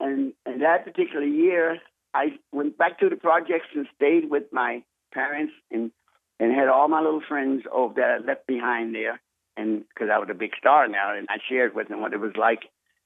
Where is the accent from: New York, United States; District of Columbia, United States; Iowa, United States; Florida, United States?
District of Columbia, United States; Washington; Growing up in Washington, D.C., as a young man with no future, one of the 13 children